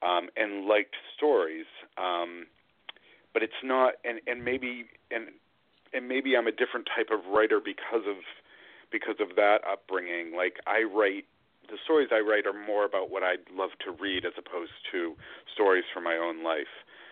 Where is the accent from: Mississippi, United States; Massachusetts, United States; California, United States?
Massachusetts, United States; I live outside of Boston, and I grew up in Massachusetts